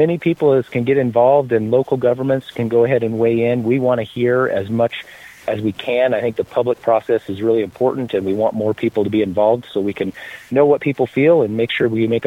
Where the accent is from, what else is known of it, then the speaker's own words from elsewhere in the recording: Rawlins, Wyoming, United States; now in Laramie, United States; Rollins, my hometown, got one, so gosh darn it, Laramie, where I currently live now, should get one too.